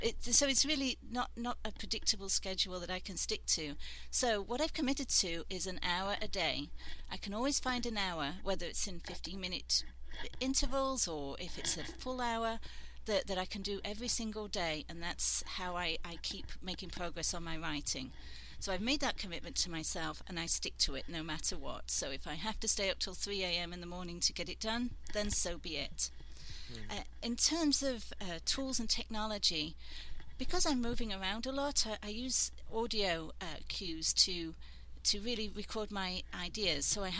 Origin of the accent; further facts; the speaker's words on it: Sheffield, Yorkshire and the Humber, United Kingdom; I am originally from Sheffield in Yorkshire, England